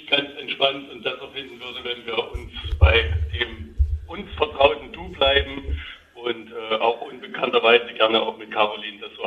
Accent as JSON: {"language": "German", "town": "Weimar", "region": "Thuringia", "country": "Germany", "tie": "born or raised there", "said": "Ich komme von Hause aus aus Weimar, bin da auch groß geworden"}